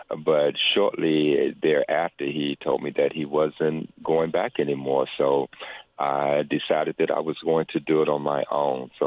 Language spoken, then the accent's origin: English; Washington, District of Columbia, United States; I was born in Washington, D.C., born and raised.